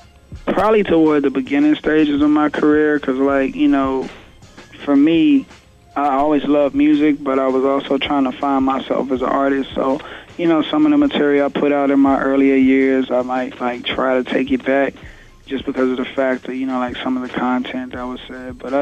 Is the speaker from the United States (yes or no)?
yes; Phoenix, Arizona, United States; if I had to go with a team, because I'm from Phoenix, I know they didn't make it, but, you know, I'm a diehard Phoenix Suns fan, so.